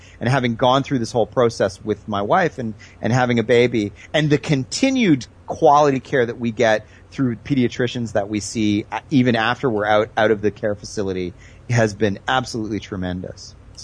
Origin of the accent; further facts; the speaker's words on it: Canada; now in Taiwan; as a Canadian, I'm also from a country that has national healthcare. And I want to say, you know, I'm always making comparisons between my experience of living in Canada under national healthcare and living in Taiwan.